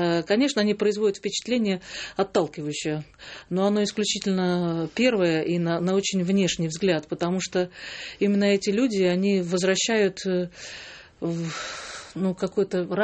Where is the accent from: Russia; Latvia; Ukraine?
Latvia; Riga; потому что я сама же выросла в Риге, в Латвии